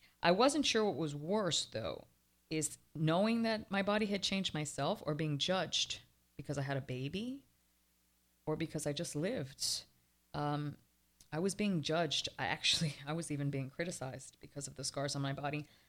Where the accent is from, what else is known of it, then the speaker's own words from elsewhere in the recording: Canada; moved away as an adult; now in Miami, United States; I came from Canada to Miami.